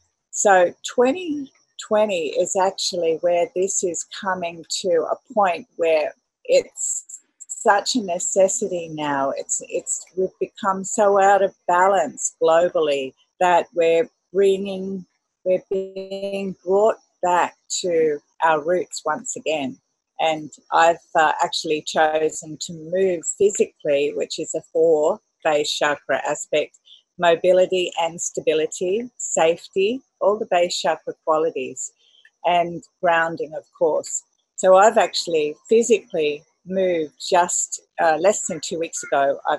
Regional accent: Australia; And and speaking as an Australian, it is phenomenal the global outpouring that's come to us

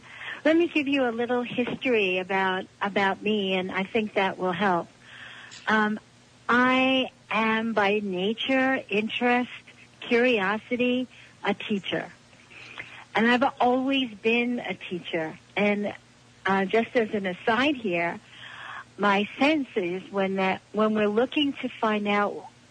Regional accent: Brooklyn, New York, United States; For me, growing up in Brooklyn, New York, in a house that had some steps in the front, we called it a stoop, was really the beginning of my soul's journey

